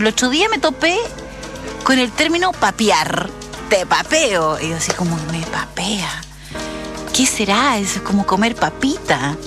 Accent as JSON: {"language": "Spanish", "country": "Chile", "said": "Y Chile es particularmente especial, somos los chilenos con el vocabulario, que va cambiando"}